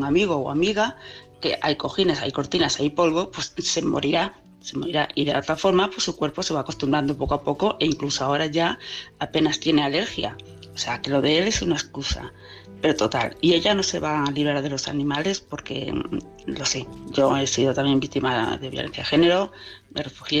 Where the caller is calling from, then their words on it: Palma, Balearic Islands, Spain; de Palma de Mallorca.